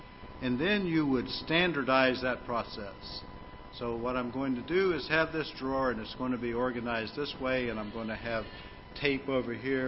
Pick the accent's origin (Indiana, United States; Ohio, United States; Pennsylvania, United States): Pennsylvania, United States; Pittsburgh; And one time, I grew up in Pittsburgh.